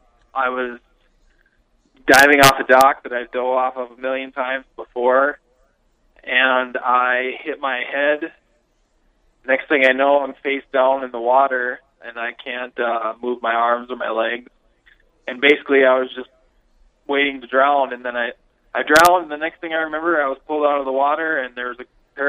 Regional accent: Fargo, North Dakota, United States; Yeah, well, I grew up in Fargo my whole life, and I went to Fargo North High School, played hockey, baseball, and football there.

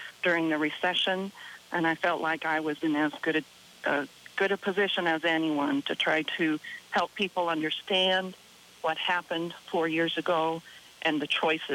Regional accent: South Dakota, United States; Well, I'm a proud South Dakota farm girl. I was born and raised in Britain.

